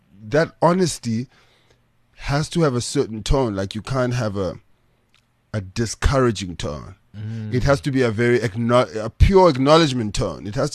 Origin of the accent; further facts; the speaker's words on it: South Africa; For me as a South African, I find it, a lot of American acts